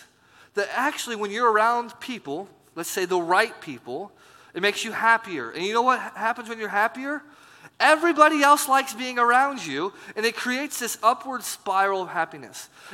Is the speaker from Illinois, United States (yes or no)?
yes; Illinois, United States; now in Indiana, United States; Like, I'm from Illinois, small town Illinois. I live in small town Indiana now.